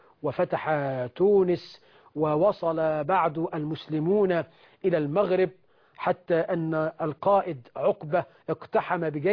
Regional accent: Egypt

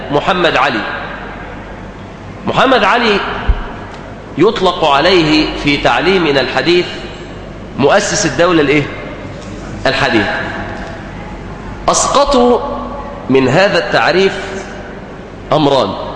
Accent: Mansoura, Dakahlia, Egypt; وانا يعني عندنا في المنصورة ما بحبش الطريقة دي

